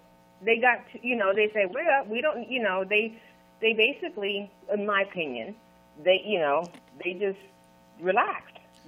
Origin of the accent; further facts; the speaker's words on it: Panama; now in Atlanta, United States; I live in Atlanta, of course, but I'm originally from Panama.